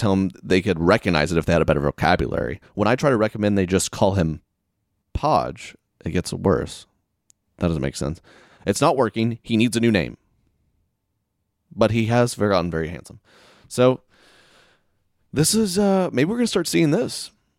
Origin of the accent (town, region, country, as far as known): the South, United States